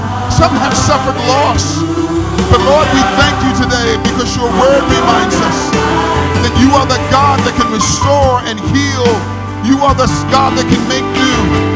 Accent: New York City, New York, United States; I married a Canadian girl, and I'm from New York City. She's from the country, I'm from the city

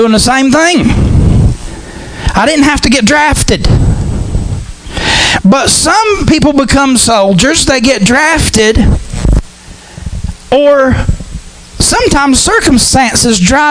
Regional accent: West Virginia, United States; It's the whole community I grew up in. I'm from Mingo County. What's the nickname for Mingo County? Not Happy Mingo, Bloody Mingo.

